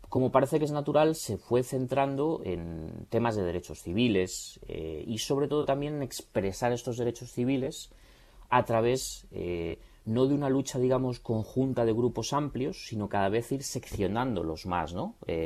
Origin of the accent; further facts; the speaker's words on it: Fuenlabrada, Community of Madrid, Spain; Yo soy de Madrid, Madrid, pero yo siempre he vivido en Fuenlabrada. Hago además mucha bandera de ello